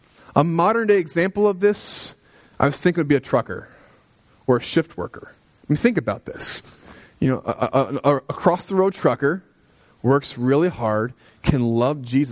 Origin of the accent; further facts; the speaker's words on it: United States; Okay. I'm an American, I don't know.